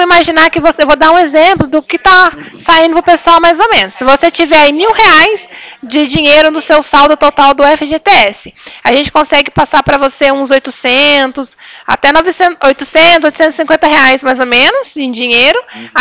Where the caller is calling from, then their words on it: Cornélio Procópio, Paraná, Brazil; Eu falo da cidade de Cornélio Procópio, no Paraná.